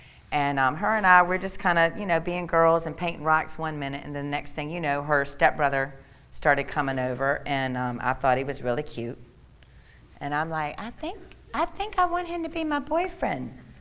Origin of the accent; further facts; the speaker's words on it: Virginia, United States; But anyway, I grew up in King William County. I had a wonderful home life.